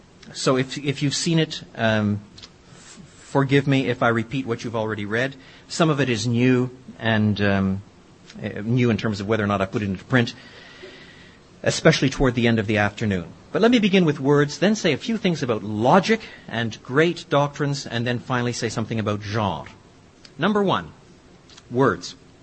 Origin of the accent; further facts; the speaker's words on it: French Canada, Canada; I was brought up in French Canada